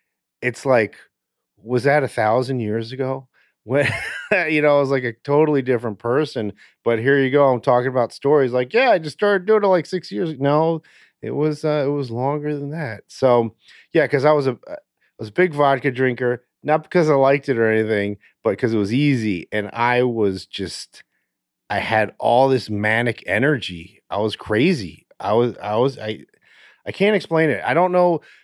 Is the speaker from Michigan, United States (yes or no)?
no; Winston-Salem, North Carolina, United States; born there; I was born in Winston-Salem, North Carolina. My family is from North Florida.